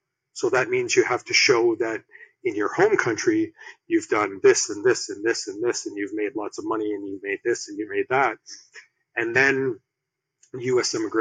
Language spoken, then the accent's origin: English; Ontario, Canada; accent: Canadian; Unstoppable headquarters is just outside of Toronto, Canada.